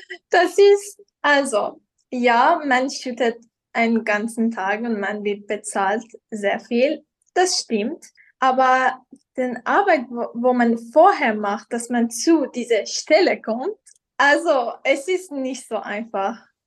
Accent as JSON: {"language": "German", "country": "Iran", "moved": "yes", "lives_now": "Austria", "said": "Ich komme ursprünglich aus dem Iran, aber seit 8 Jahren wohne ich in Österreich. Also ich bin mit meiner Mutter und Schwester nach Österreich gezogen, vom Iran."}